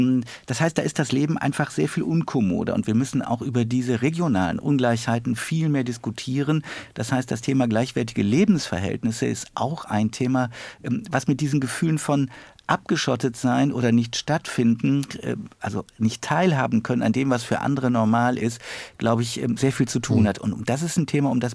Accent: Düsseldorf, North Rhine-Westphalia, Germany; born there; Also ich bin gebürtig oder fast gebürtig aus Düsseldorf. Prosperierende Landeshauptstadt

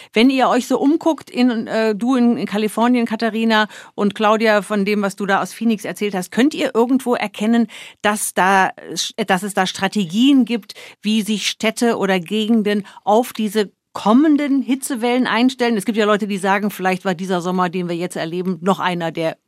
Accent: Germany; weil als Deutsche höre ich ja im Straßenverkehr, bin ich ja sozusagen akustisch unterwegs.

